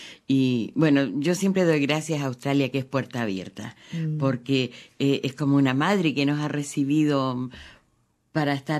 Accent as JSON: {"language": "Spanish", "town": "Talcahuano", "region": "Biobío", "country": "Chile", "tie": "born there", "said": "nací en Talcahuano, es un puerto maravilloso."}